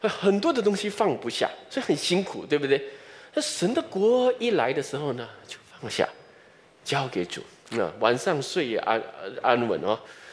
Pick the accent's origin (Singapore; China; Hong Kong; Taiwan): Singapore; 然后呢我们新加坡哇经济很繁荣，哎，我们新加坡人是怎样